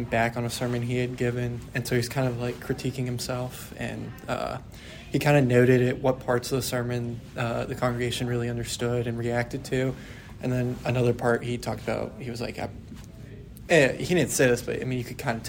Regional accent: Carlisle, Pennsylvania, United States; I am a secondary education major. I'm from Carlisle, Pennsylvania.

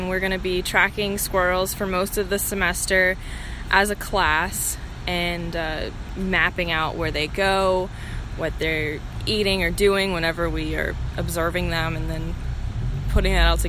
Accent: Martinsburg, West Virginia, United States; I am from Martinsburg, West Virginia.

